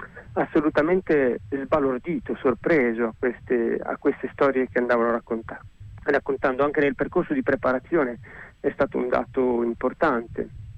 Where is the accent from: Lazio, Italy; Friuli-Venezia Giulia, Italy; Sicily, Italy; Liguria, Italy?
Liguria, Italy; Genoa; sono stato contattato nei mesi scorsi in quanto genovese